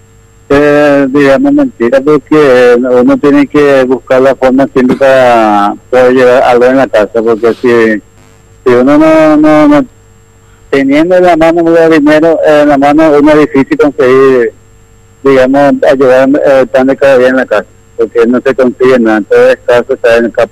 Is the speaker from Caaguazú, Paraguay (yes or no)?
no; Minga Guazú, Alto Paraná, Paraguay; Yo soy de Alto Paraná, Minga Guazú, kilómetro 30 a Caraguay.